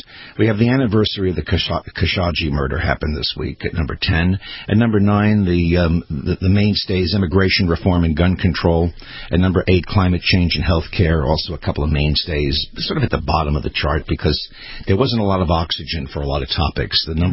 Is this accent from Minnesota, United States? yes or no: no; New York City, New York, United States; Remember, I'm a partial New Yorker. I've lived in New York during